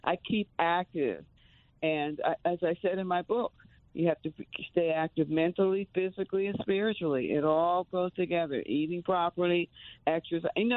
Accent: Pennsylvania, United States; I grew up in Pennsylvania, and I miss the change of seasons

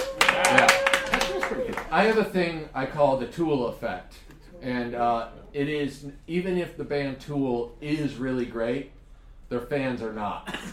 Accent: Kansas, United States; When I was growing up in Kansas, we just went to every concert.

